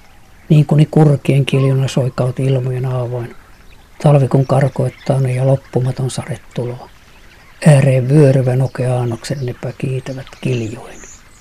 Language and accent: Finnish; Lappee, South Karelia, Finland; Paajasen veljesten isä oli ainoa maanviljelijä, joka kannatti täällä suojelua silloin, kun minä tulin Lappeelta koulupoikana.